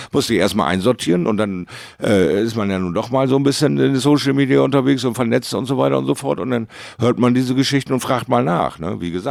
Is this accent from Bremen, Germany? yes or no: yes; Bremerhaven, Bremen, Germany; in meiner Heimatstadt Bremerhaven